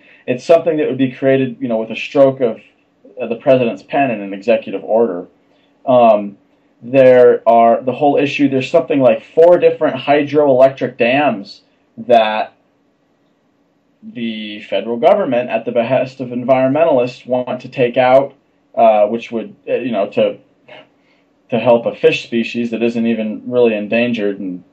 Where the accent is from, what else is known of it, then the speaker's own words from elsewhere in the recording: California, United States; I mean, I grew up in Siskiyou County. I grew up right in the heart of where the state of Jefferson was a thing.